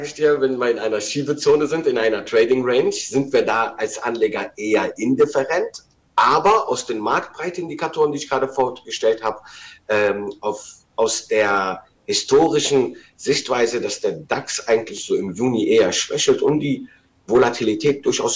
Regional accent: Rhineland, Germany; für mich als Rheinländer

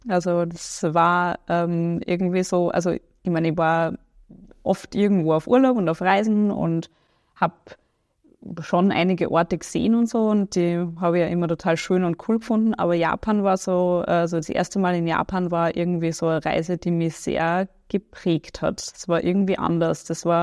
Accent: Vienna, Austria; Ich bin ja ursprünglich aus Wien und meine Family lebt dort, bin dort einmal im Monat meistens.

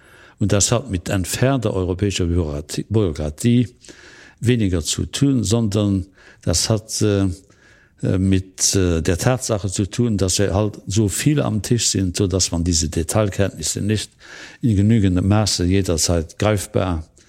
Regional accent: Luxembourg; Aber was wissen wir denn als Luxemburger über die Nordklappen?

